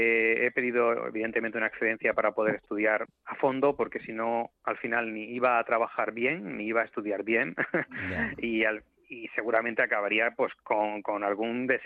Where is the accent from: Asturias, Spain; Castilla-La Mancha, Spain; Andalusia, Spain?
Andalusia, Spain; Andalucía, porque es mi tierra